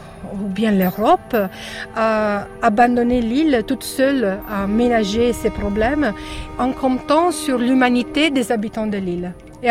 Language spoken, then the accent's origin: French; Rome, Lazio, Italy; Je suis de Rome, c'est une grande ville.